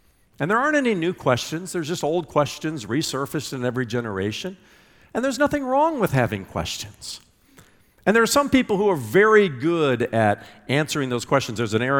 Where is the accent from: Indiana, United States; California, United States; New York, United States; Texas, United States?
Indiana, United States; I grew up in the Midwest, in flyover country, you know, Indiana, around those amber waves of grain